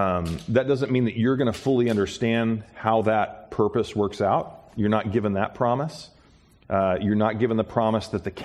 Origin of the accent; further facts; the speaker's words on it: United States; Sometimes I'd like to escape from that because I'm an American and I like comfort.